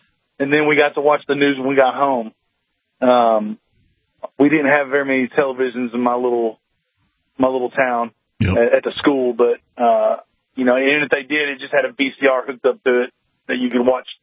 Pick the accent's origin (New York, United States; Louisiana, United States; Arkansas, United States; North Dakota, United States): Arkansas, United States; Well, I'm from Arkansas. I got to say Walmart.